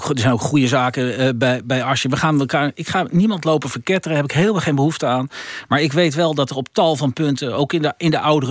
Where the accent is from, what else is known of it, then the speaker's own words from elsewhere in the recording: Netherlands; u weet dat wij als Nederlanders niet zo houden van verkopers